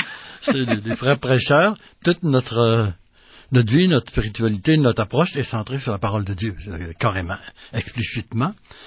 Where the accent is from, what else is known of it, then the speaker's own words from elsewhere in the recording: Quebec, Canada; moi, je suis un Québécois, bébé boomer, type, né en 46